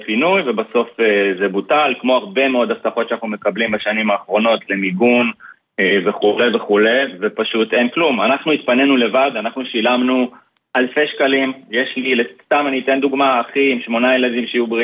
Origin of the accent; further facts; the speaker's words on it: Ashkelon, Southern District, Israel; אני נולדתי וגדלתי באשקלון. אני מאוד אוהב את העיר שלי ואין שום מקום אחרי שהייתי רוצה לגור בו.